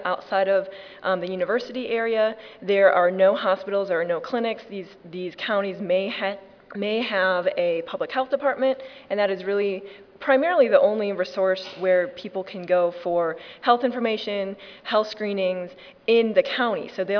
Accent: Tennessee, United States; I am from East Tennessee.

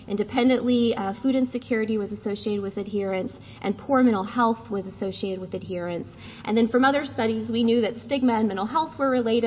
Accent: Tulsa, Oklahoma, United States; I am from Tulsa, and we only have two urban areas in Oklahoma.

